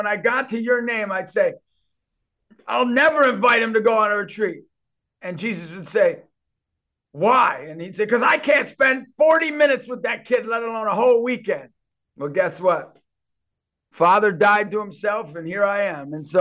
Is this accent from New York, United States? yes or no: yes; New York, United States; As a New Yorker, say, forget about it.